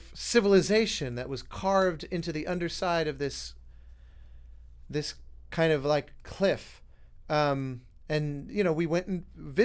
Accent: Colorado, United States; So yeah, growing up in Colorado, you inevitably learn about, like, for example, I remember one of the big tribes of the area was called the Anasazi.

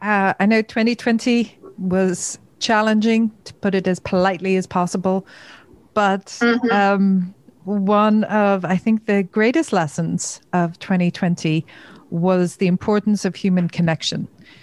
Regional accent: Ireland; and I say this being an Irish person

